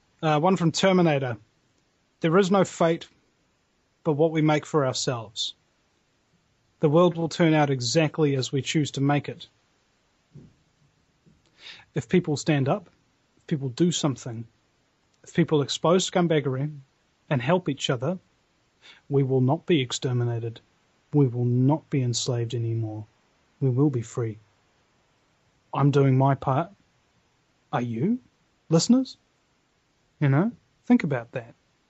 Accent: New Zealand; Dude, I'm a New Zealander, okay?

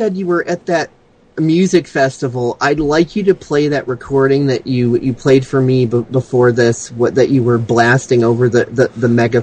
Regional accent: United States; As a dumb American

